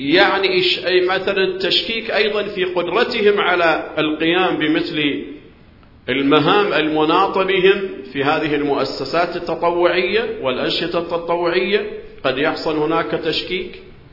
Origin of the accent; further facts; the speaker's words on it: Al-Ahsa, Eastern Province, Saudi Arabia; أنا أعرف بعض الجمعيات الخيرية عندنا في الأحساء